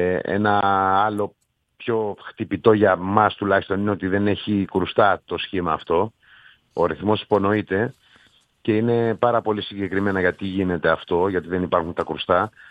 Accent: Greece; Δηλαδή, κι εγώ είμαι από την Ελλάδα, να το πω έτσι, και εσείς από την Ελλάδα

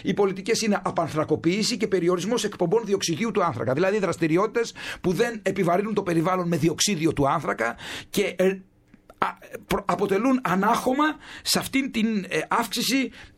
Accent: Kefalonia, Ionian Islands, Greece; Εμένα στην Κεφαλονιά, στην ιδιαίτερη πατρίδα μου

